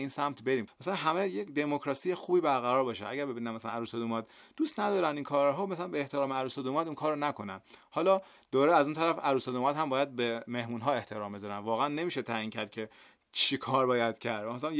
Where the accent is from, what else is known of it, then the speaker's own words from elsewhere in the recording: Iran; با اینکه ما ایرانی هستیم، ما به فرهنگ 2500 سالمون مینازیم